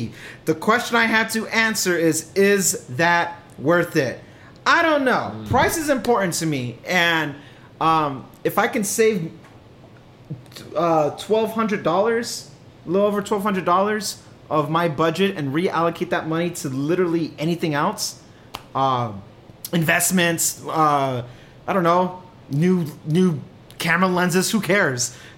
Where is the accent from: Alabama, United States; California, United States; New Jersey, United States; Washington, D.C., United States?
California, United States; I'm a Californian. I'm a chill dude.